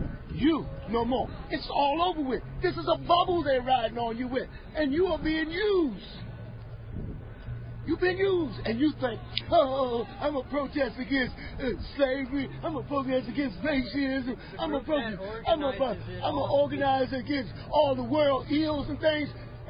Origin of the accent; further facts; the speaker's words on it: Washington, District of Columbia, United States; Oh, okay. I'm from Washington, D.C.